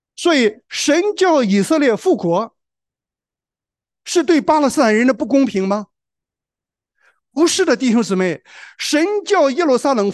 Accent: China; moved away as an adult; now in Australia; 我们是中国人，我们不是也来到澳洲生活了吗？

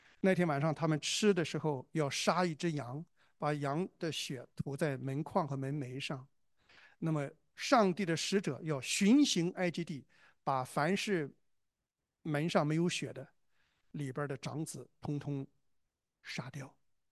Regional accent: China; 这个观念就传到了我们中国人里面，我们中国人就开始贴对联，所以对联没有其他颜色，一定是红的。

